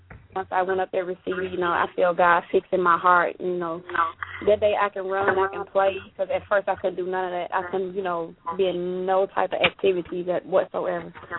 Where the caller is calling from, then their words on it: Mississippi, United States; I'm calling from Mississippi.